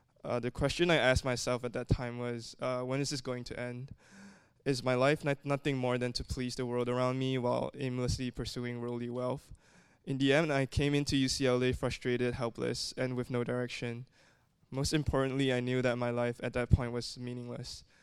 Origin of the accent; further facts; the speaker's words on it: Malaysia; I was born and raised in Malaysia, a small, predominantly Muslim country in Southeast Asia.